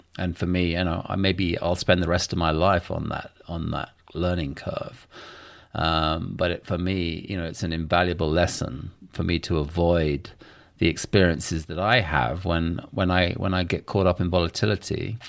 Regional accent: England, United Kingdom; now in United States; here in the States, bridges seem to have a whole different complexion than they did growing up in England.

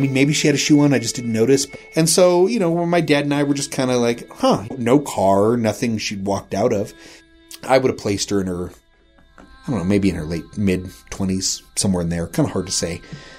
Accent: Rawlins, Wyoming, United States; we're from Rawlins

